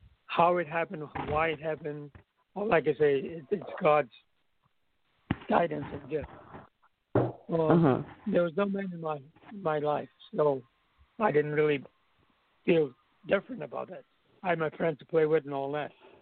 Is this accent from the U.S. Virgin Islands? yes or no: yes; U.S. Virgin Islands; Virgin Island, born and raised in Virgin Island.